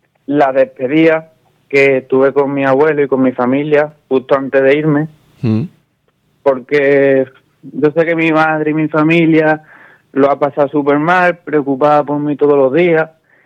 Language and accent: Spanish; Andalusia, Spain; el primer partido aquí en mi tierra, la cuna de fútbol